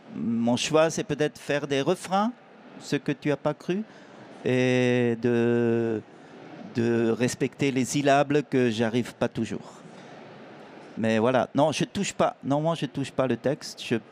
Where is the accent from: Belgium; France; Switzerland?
Switzerland; Parce que oui, je suis suisse, on gâche pas.